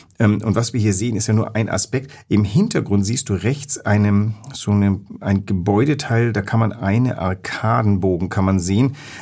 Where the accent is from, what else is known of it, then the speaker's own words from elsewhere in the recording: Athens, Attica, Greece; Ich bin ja in Athen groß geworden und habe mir gedacht, Athen ist die schönste Stadt der Welt.